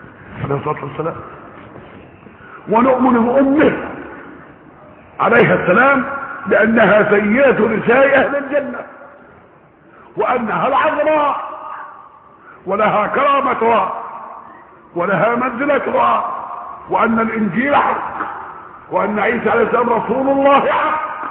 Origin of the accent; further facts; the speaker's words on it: Egypt; اتهمني كمصري انا مسؤول شيئا